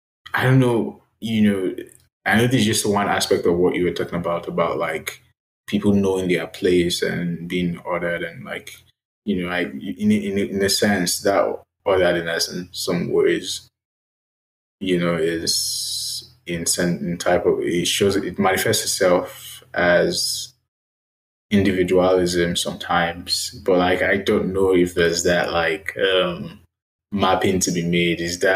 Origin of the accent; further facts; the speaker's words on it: Nigeria; growing up in Nigeria, living in Nigeria, as Nigeria is more or less a communal kind of society.